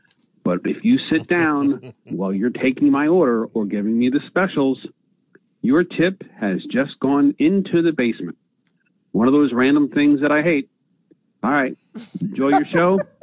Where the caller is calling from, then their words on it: Smiths Grove, Kentucky, United States; I'm calling from Smiths Grove, Kentucky, the soon-to-be home of the newest Buc-ee's in Kentucky.